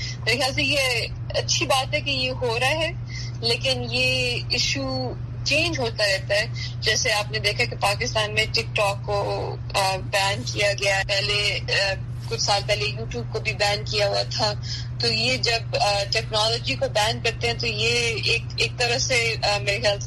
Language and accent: Urdu; India; میں تو انڈیا میں بڑی ہوئی ہوں تو میں وہاں کے بارے میں بات کر سکتی ہوں